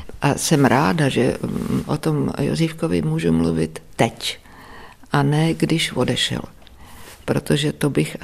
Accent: Prague, Czechia; já jsem rodila Pražačka

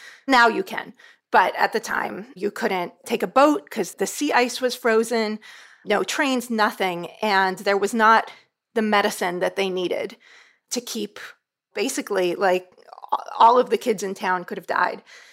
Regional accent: California, United States; I grew up in California.

